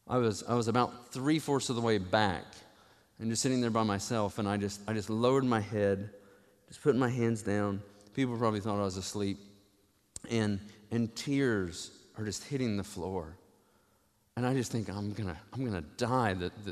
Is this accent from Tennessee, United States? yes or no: yes; Witt, Tennessee, United States; I was in East Tennessee in a small church that's still there, Witt Baptist Church, in my hometown community of Witt.